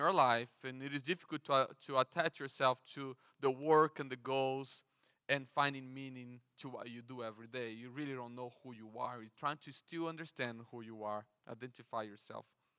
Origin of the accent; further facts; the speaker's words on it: Brazil; I'm from Brazil, and in Brazil, we don't set boundaries.